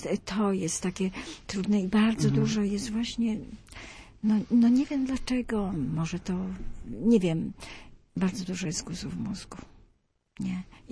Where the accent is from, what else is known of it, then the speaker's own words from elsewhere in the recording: Greater Poland Voivodeship, Poland; bo ja z Poznańskiego